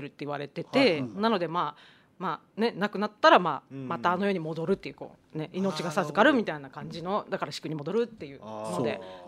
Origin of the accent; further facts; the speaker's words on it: Okinawa, Japan; moved away as an adult; 沖縄出身で、沖縄生まれ、沖縄育ちで、今関東に住んでるんですけど、